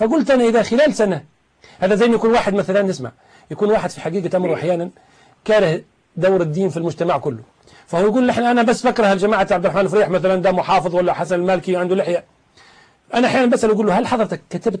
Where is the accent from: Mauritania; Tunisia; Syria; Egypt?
Tunisia